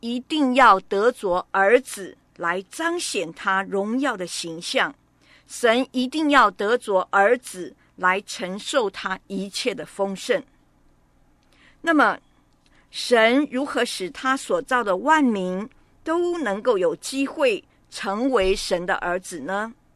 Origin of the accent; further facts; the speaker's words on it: China; 我们中国古代的皇帝都自称为天子